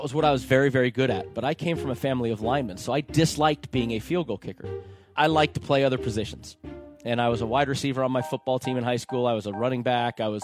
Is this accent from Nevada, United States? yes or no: yes; Las Vegas, Nevada, United States; So, I grew up in Las Vegas.